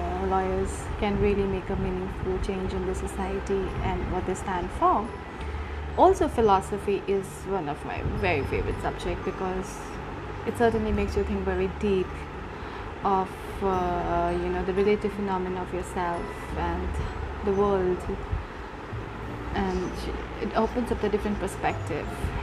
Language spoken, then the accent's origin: English; Mumbai, Maharashtra, India; I'm from Bombay and I'm a lawyer practicing for the past 6 years.